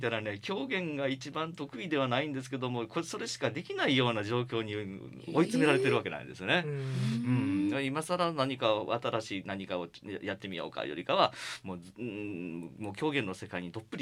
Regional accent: Kobe, Hyogo, Japan; 私も神戸ですね、ずっと

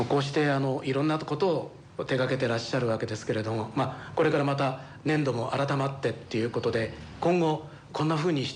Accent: Kobe, Hyogo, Japan; が地元兵庫神戸で活躍されている

